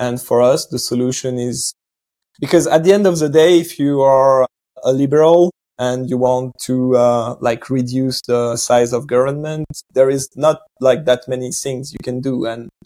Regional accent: France; I'm in my 30s. I live in France. I'm born and raised in France. I've been traveling a lot over the last like 4 years in Latin America.

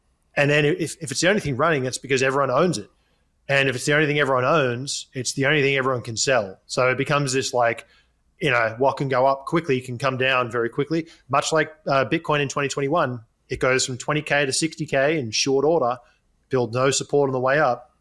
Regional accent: Australia; Because as an Australian, that's what concerns me, is the fact that we are dependent on other nations for our energy supplies.

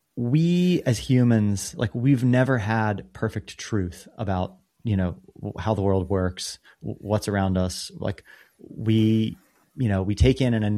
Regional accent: United States; I grew up in America

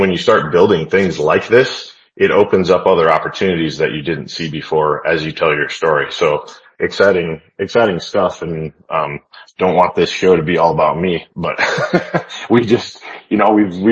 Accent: Midwest, United States; now in Texas, United States; first moved to Texas a couple of years ago, I was like, does anybody live here? It was super hot. I'm from the Midwest.

